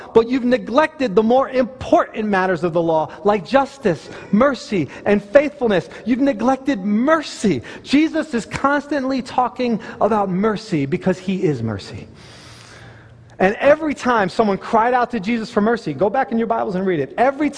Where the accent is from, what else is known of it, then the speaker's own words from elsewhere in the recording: New York, United States; I'm a New Yorker. I don't have to tell you.